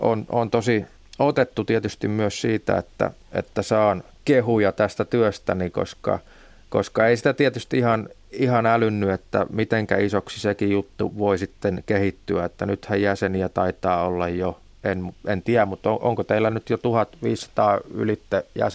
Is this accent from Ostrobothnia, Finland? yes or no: yes; Ostrobothnia, Finland; hän on kaupungista ja minä taas olen Pohjanmaalta, että siinäkin on jo eronsa